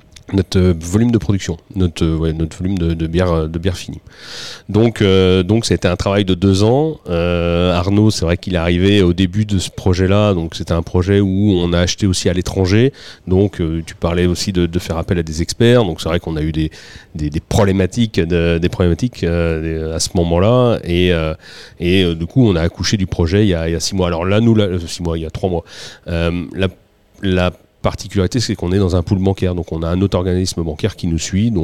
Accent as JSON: {"language": "French", "town": "Maillé", "region": "Centre-Val de Loire", "country": "France", "tie": "born there", "said": "Alors, moi, je suis né à Maillé."}